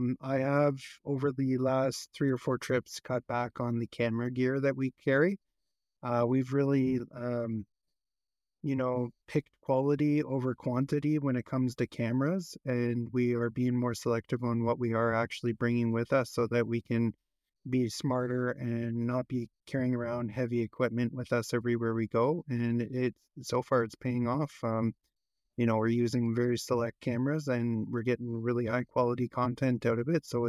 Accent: Canada; And me as a Canadian

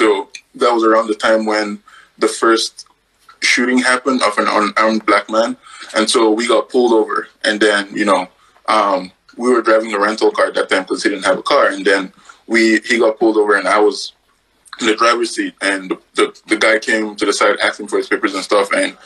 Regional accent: Jos, Plateau, Nigeria; I am from Nigeria, specifically from Jos.

